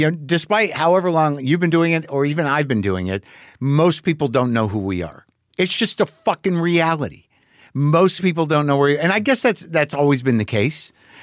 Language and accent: English; New Mexico, United States; But, I'm from New Mexico. Jersey roots.